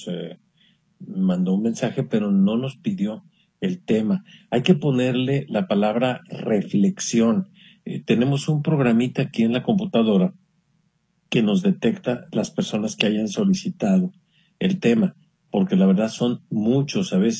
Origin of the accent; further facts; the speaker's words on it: Lázaro Cárdenas, Michoacán, Mexico; una terracita que tengo aquí cerca de Lázaro Cárdenas en mi tierra.